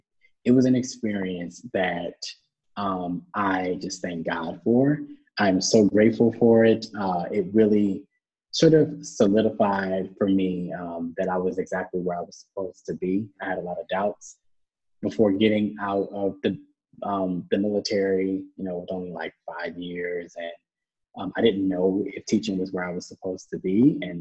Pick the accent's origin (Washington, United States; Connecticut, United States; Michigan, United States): Michigan, United States; Flint; I told him I was from Flint, Michigan.